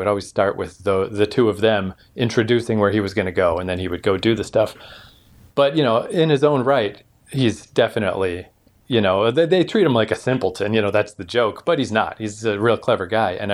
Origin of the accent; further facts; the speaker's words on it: Canada; I just wasn't aware of it as a Canadian.